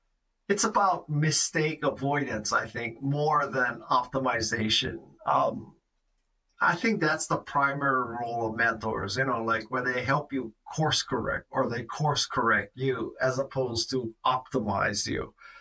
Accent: Honolulu, Hawaii, United States; I'm from Honolulu, Hawaii. You know, there's not a lot of pond hockey in Honolulu.

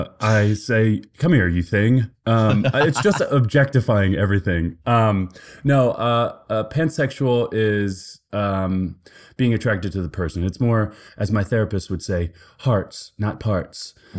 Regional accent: Wilmington, Delaware, United States; You know, I'm from Wilmington, Delaware, born and bred.

